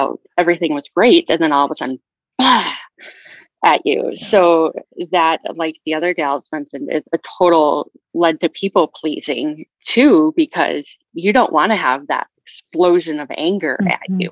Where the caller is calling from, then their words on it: Wisconsin, United States; I'm coming in from Wisconsin. So right outside of Madison, the state capital.